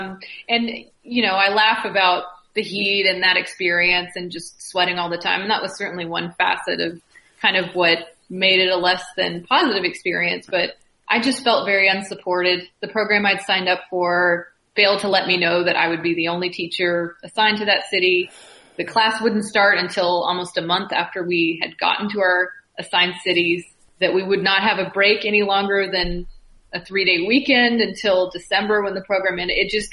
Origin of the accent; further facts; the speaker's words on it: Houston, Texas, United States; I have to say, I grew up in Houston, Texas, where it is like a swamp right now.